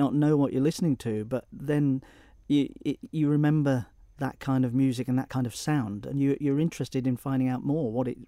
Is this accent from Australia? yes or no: no; Isle of Man; I'm from the Isle of Man and how proud I am of being Manx and proud I am of the Isle of Man.